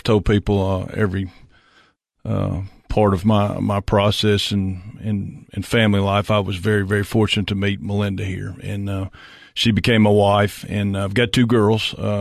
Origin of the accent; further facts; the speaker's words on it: Memphis, Tennessee, United States; now in Nashville, United States; I'm from Memphis originally. I got here in 1983